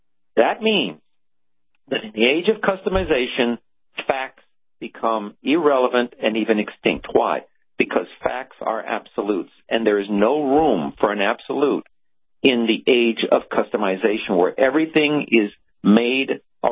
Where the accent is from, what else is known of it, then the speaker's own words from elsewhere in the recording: Los Angeles, California, United States; born there; first language Spanish; English is a second language; I was born in East L.A. in a Spanish-speaking household, okay?